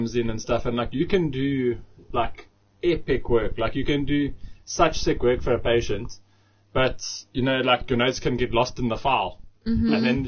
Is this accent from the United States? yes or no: no; South Africa; we can, as a South African society, like, we can find a way to deliver quartz to people's homes